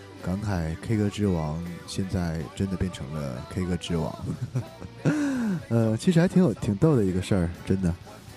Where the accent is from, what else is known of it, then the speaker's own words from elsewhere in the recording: China; 回望香港音乐带给我们大陆人影响的一个专题节目